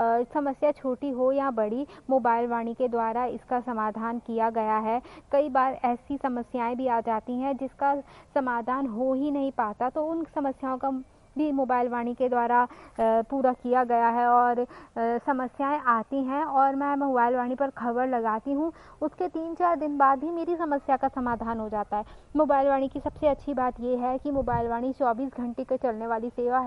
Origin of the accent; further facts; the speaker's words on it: Shivpuri, Madhya Pradesh, India; मैं शिवपुरी मध्य प्रदेश जल मंदिर कॉलोनी की रहने वाली हूँ